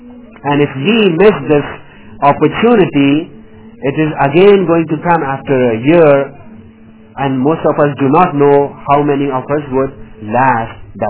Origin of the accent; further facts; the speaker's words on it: California, United States; I am born and raised in Silicon Valley